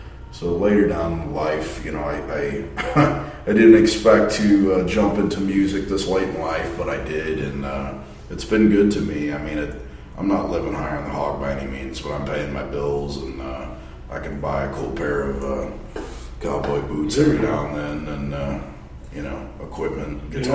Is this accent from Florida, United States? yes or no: no; Waterloo, Illinois, United States; when I was about 4 or 5, we moved outside of Waterloo, Illinois, in the country, and then I grew up in Waterloo, basically, until I was 16